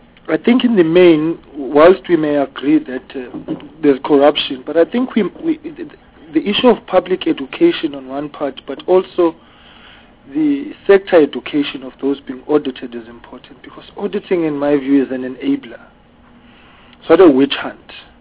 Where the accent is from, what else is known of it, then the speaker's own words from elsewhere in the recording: KwaZulu-Natal, South Africa; I am from South Coast KZN, and I'm now part of Durban because of the new demarcations. I was in Ugu, then I woke up, I'm now a metro boy.